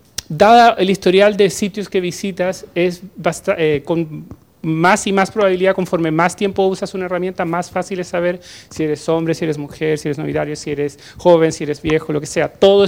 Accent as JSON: {"language": "Spanish", "country": "Chile", "said": "yo soy chileno"}